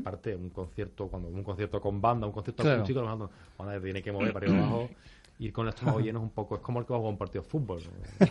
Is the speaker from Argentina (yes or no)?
no; Seville, Andalusia, Spain; Yo soy de Sevilla, pero Málaga